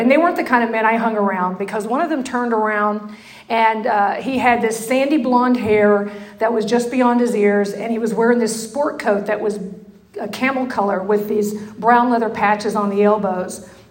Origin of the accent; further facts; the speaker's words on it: Alvin, Texas, United States; But I grew up in this little farming town in Alvin, Texas.